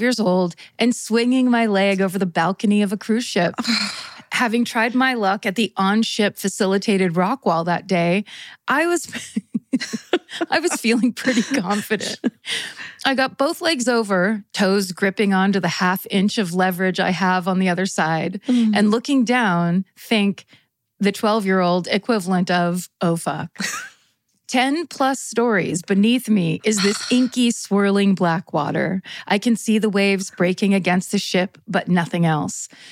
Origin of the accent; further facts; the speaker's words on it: Tampa, Florida, United States; I grew up in Tampa, Florida, with a kick-ass older sister who's now a public defender